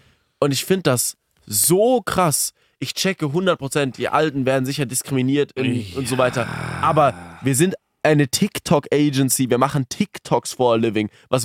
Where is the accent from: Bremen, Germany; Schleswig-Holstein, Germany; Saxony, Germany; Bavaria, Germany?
Bremen, Germany; Nein, ich schaue kein Fußball, aber ich bin Bremer.